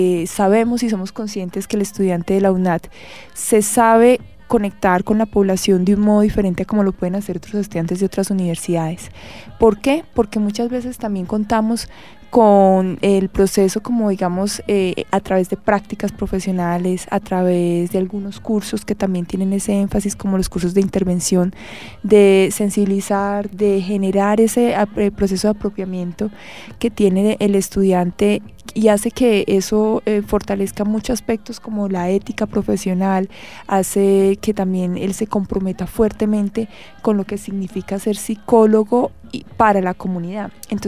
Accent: Manizales, Caldas, Colombia; moved away as an adult; now in Bogotá, Colombia; hacia el 2010 llego acá a Bogotá. Soy de Manizales, estudié en la Universidad de Manizales, psicología, y allí mismo también hice el posgrado en Educación y Desarrollo Humano.

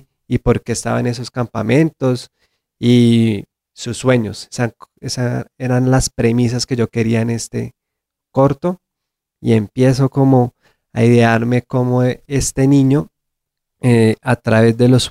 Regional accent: Colombia; Yo soy como el colombiano que más ha durado allá en estos campamentos

